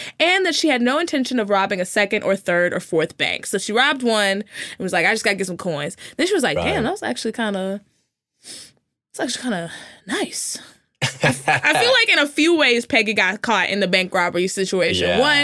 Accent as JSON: {"language": "English", "town": "Terrell", "region": "Texas", "country": "United States", "tie": "born there", "said": "It's such a small town. And I was born very close to it. I was born in Terrell."}